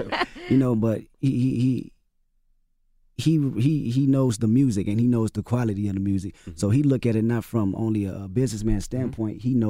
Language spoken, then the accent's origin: English; West Coast, United States; I'm actually from the West Coast and the aggression that we have in our music, I can't run from that.